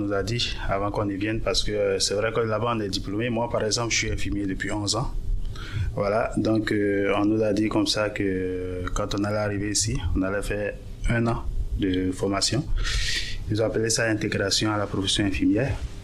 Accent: Côte d’Ivoire; moved away as an adult; now in Canada; Je viens de la Côte d'Ivoire.

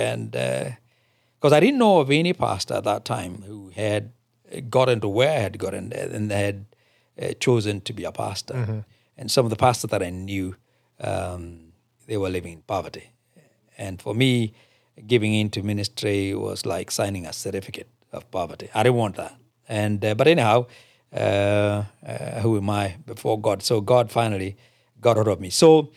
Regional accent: Kiangondu, Nyeri County, Kenya; I was born in Central Kenya, specifically in a place called Kiangondu, which is a village in Nyeri County. Grew up there, humble background. My father and mother are believers, so I'm the third generation believer within our family

